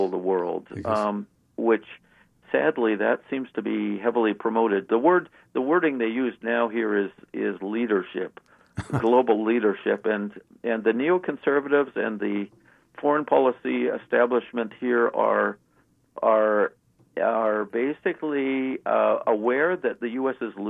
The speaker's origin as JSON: {"language": "English", "country": "Canada", "tie": "born or raised there", "lives_now": "United States", "said": "you know, I grew up in Canada myself, so yeah."}